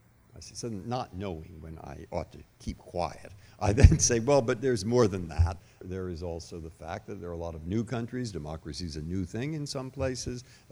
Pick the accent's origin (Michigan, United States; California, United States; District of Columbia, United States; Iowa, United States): California, United States; San Francisco; I grew up in San Francisco.